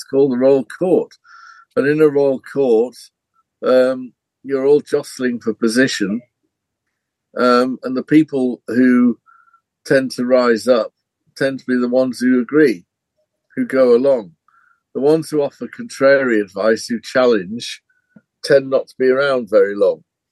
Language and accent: English; Barrow-in-Furness, North West England, United Kingdom; Yeah. I'm from Cumbria. My hometown's Barrow-in-Furness.